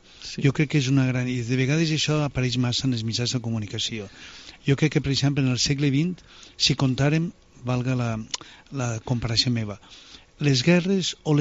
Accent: Valencian Community, Spain; Jo, com deia al principi, crec que sóc valencià i estic vivint aquí pràcticament 2 anys.

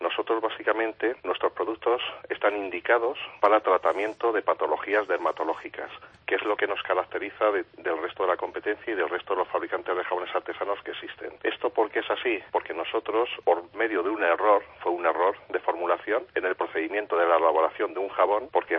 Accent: Castilla-La Mancha, Spain; Además somos castellano-manchegos

